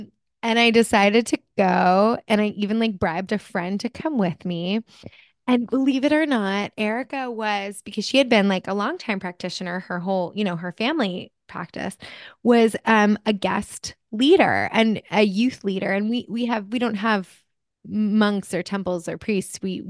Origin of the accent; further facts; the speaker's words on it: New Jersey, United States; also born or lived in New York City; I grew up in New Jersey and New York City, so I definitely had a little bit of a jaded New Yorker attitude towards it all.